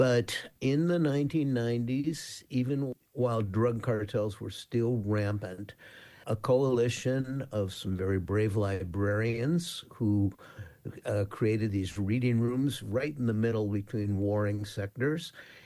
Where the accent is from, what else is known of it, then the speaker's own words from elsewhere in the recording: Minnesota, United States; it's a chapter that really struck home for me because I grew up in Minnesota